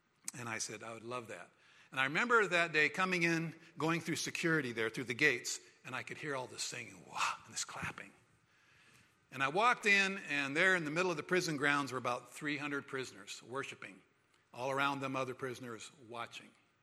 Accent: Vietnam; I was born and raised in Vietnam. My parents worked with a very resistant tribe.

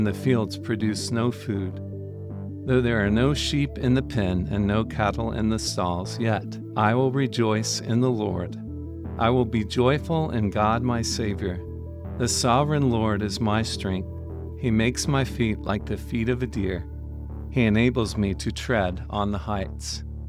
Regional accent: Florida, United States; I grew up in Central Florida, working in my family's orange grove business.

